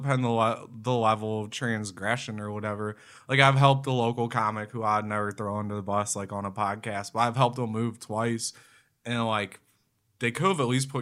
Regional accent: Hartville, Ohio, United States; So, like, I'm from Hartville. This is another little small town, you know.

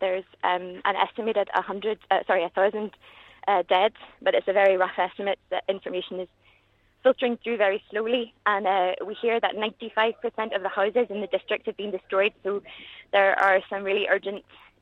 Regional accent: Belfast, Northern Ireland, United Kingdom; I'm from East Belfast, but I work for a French NGO

